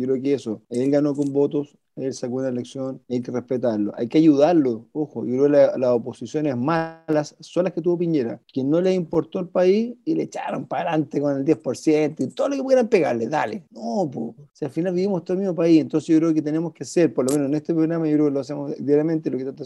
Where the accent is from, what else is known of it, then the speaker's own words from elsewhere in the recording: Chile; los que vamos a sufrir somos los chilenos.